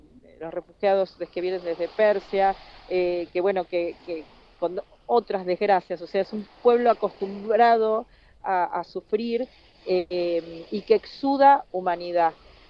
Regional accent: Buenos Aires, Argentina; Yo soy de Buenos Aires

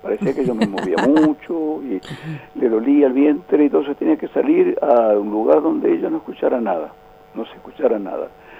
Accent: Buenos Aires, Argentina; born there; yo soy nacido físicamente en Buenos Aires

